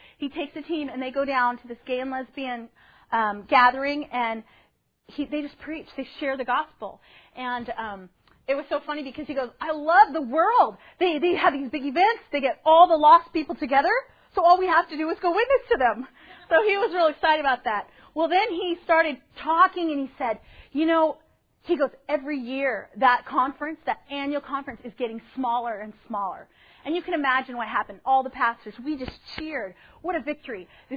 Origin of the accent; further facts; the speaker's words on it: Pullman, Washington, United States; I'm from Pullman, Washington. I don't ride the city bus